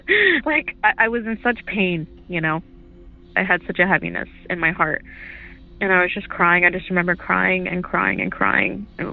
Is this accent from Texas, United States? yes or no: yes; San Antonio, Texas, United States; Hi, Derek. … I'm from San Antonio, Texas.